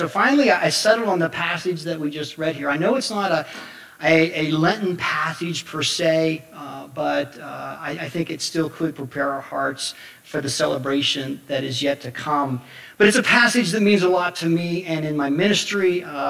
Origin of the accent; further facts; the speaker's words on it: Somerset, Pennsylvania, United States; I come from Somerset, Pennsylvania.